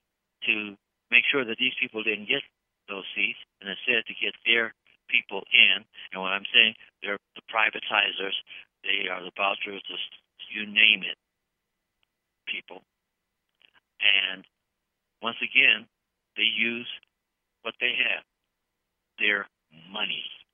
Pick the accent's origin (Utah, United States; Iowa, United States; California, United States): California, United States; Los Angeles; You know, I'm from Los Angeles